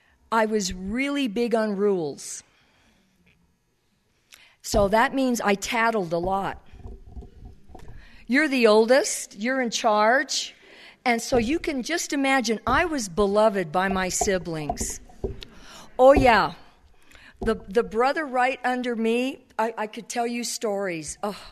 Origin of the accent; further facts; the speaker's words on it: California, United States; I grew up in Orange County, and I moved down to the beach when I was 18 because my mom kicked me out.